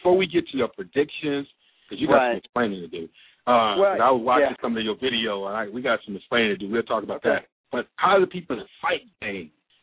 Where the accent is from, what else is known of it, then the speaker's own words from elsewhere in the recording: Ann Arbor, Michigan, United States; So I remember I grew up in Ann Arbor, And at the Michigan, Ann Arbor, Michigan